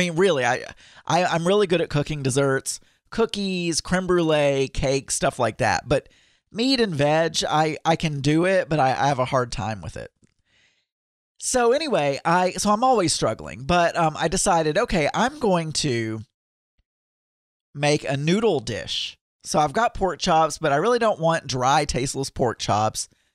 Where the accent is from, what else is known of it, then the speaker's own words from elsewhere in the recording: United States; being an American and us not eating rice a lot, I didn't really know how to make rice.